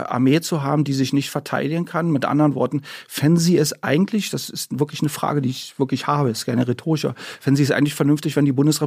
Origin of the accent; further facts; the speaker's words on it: Germany; wofür ich mich als Deutscher schäme gegenüber den Ukrainerinnen und Ukrainern